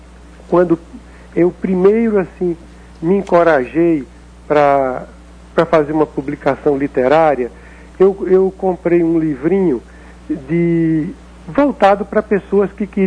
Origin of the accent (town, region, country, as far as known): Alagoas, Brazil; born or raised there; moved away as an adult; now in Minas Gerais, Brazil